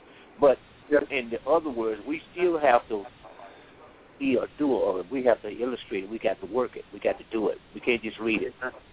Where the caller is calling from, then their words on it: Columbia, South Carolina, United States; We're calling from Columbia, South Carolina.